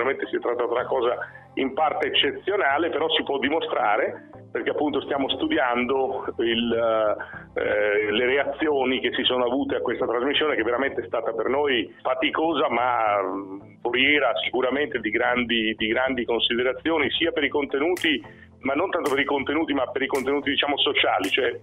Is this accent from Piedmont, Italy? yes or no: no; Bologna, Emilia-Romagna, Italy; born there; io sono nato a Bologna come Marconi, sono nato in aprile anch'io come Marconi